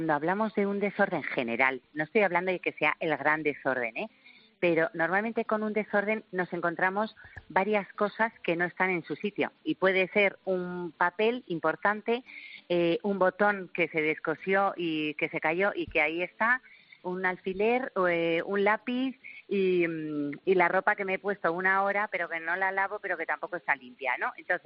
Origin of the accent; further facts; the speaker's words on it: Spain; no tiene ni idea de lo que somos los españoles